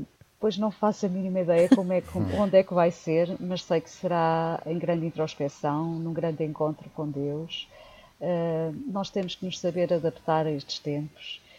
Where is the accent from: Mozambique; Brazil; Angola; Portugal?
Angola; E que bom que é ver os irmãos a cantar, num dialeto africano, eu que sou angolana.